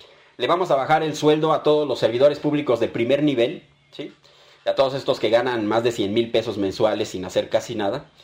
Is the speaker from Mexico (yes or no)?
yes; Mexico; También nosotros como mexicanos tenemos un compromiso con el país